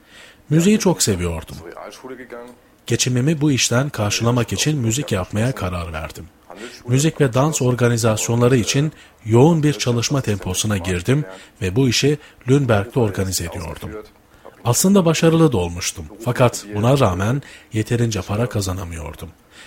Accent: Gelsenkirchen, North Rhine-Westphalia, Germany; 1971 Almanya Gelsenkirchen doğumluyum. Hristiyan Katolik dinine bağlı bir aileden gelmekteyim. Annem ve babam evlendikten sonra ve doğduğum yer olan Gelsenkirchen'e taşınmışlar.

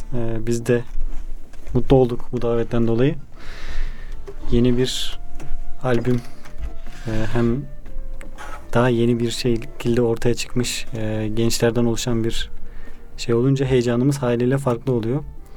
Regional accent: İnegöl, Bursa, Turkey; born there; also born or lived in Istanbul; Bursa İnegöl 92 doğumluyuz.

